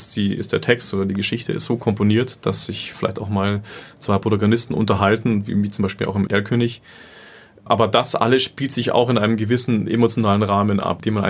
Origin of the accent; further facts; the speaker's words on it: Munich, Bavaria, Germany; Als Bayer, als Münchner, ja, man ist gleich in den Bergen